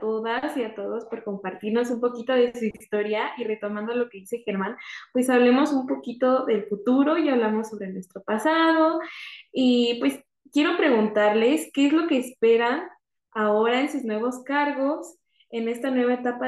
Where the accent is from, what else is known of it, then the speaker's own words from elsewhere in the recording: Mexico City, Mexico; Yo soy de Sabatina, igual en Ciudad de México. Entonces, igual lo viví muy, muy chava.